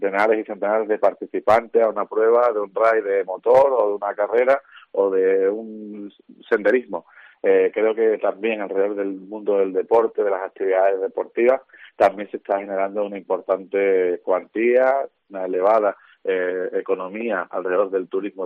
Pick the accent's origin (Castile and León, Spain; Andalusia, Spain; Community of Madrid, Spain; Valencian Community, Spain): Andalusia, Spain; San Roque; como el Soto Grande Festival Music en mi pueblo, en San Roque